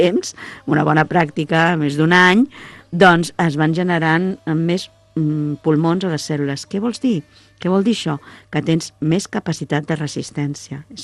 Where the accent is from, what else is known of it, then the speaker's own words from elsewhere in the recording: Barcelona, Catalonia, Spain; jo vinc de Barcelona, però és un municipi petit